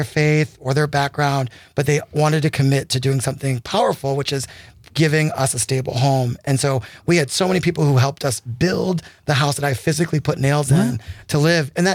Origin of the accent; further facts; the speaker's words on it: New England, United States; I grew up in New England and did various types of things.